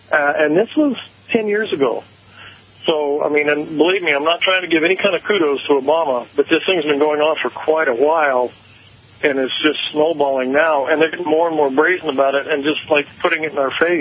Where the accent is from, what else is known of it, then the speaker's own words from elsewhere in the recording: California, United States; because I'm from Alaska. What's it like? I was raised down here anyway, long story short.